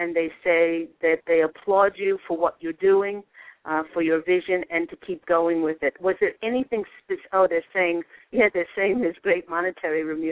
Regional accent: New York, United States; I spent my youth, large part of my youth, in East Mauritius.

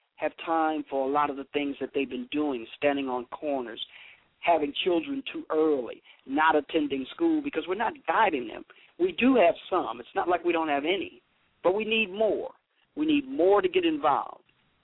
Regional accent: Chicago, Illinois, United States; phenomenal black man from Chicago, Illinois, my home state and city.

